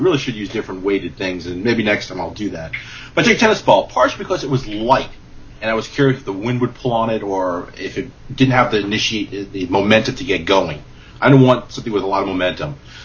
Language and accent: English; Sherman Oaks, California, United States; There's some people I used to live in Los Angeles. I grew up with in Sherman Oaks.